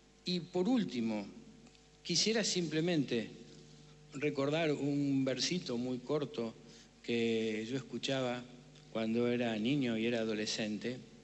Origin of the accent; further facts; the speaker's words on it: Rosario, Santa Fe, Argentina; Para Rosario, entiendo ya hablando como rosarino